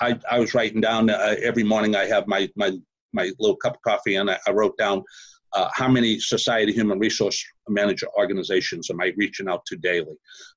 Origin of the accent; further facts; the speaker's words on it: Houston, Texas, United States; and I'm from Houston, Texas, right? And I'm in Mumbai.